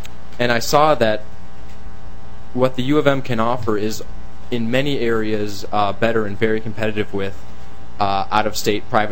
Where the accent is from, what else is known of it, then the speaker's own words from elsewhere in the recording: Rochester, United States; I'm originally from Rochester.